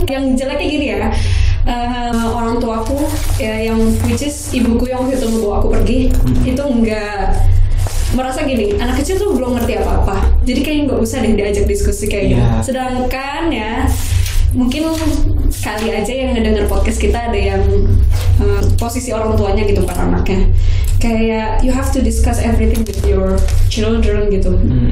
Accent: Jakarta, Indonesia; aku orang Betawi nih misalnya bapak ibuku, cuman kayak ibu tiriku orang Jawa.

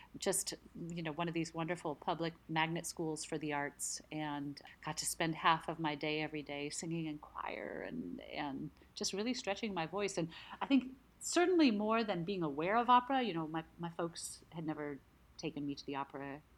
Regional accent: Houston, Texas, United States; also born or lived in Mexico City; I grew up mostly in Houston, Texas. Also a little bit in Mexico City because my folks worked down there off and on.

